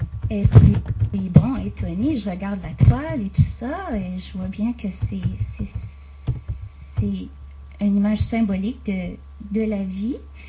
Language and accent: French; New Brunswick, Canada; je suis du Nouveau-Brunswick, au Canada.